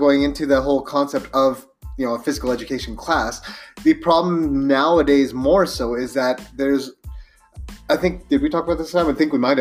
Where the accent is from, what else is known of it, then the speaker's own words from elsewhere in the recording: Fort McMurray, Alberta, Canada; I grew up in Fort McMurray, and basically every class for gym almost always was floor hockey.